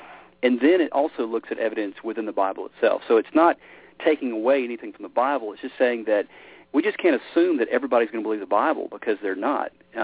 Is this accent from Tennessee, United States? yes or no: yes; Memphis, Tennessee, United States; Well, as it turns out, I grew up in Memphis, Tennessee. It's kind of where, my roots. And so in Memphis, there's kind of this really strong music background.